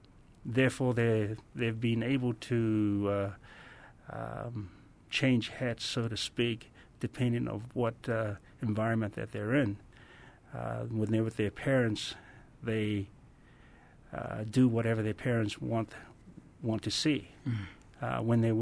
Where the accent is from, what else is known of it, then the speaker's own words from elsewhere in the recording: New Zealand; Actually, I'm from New Zealand originally.